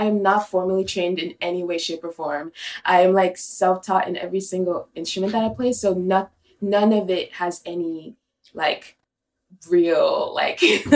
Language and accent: English; New York, United States; as a New Yorker, like I feel that.